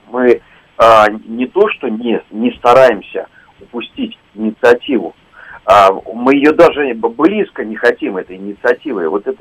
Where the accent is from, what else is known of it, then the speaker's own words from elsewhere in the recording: Crimea, Ukraine; я просто крымчанин